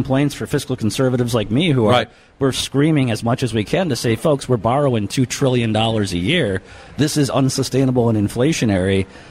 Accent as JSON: {"language": "English", "region": "Minnesota", "country": "United States", "said": "As a Minnesotan, of course, I'm happy to see a Minnesotan be on the top of the ticket as a vice president."}